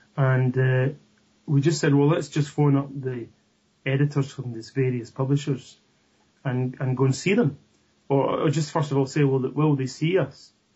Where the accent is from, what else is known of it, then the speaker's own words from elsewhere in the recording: Scotland, United Kingdom; You know, I'm okay, Scottish or British. As long as they don't say I'm English, I don't mind.